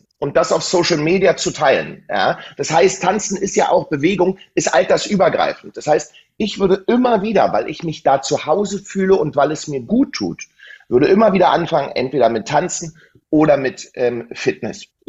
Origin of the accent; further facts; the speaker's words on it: eastern Germany, Germany; weil ich bin ja aus dem Osten, also aus der ehemaligen DDR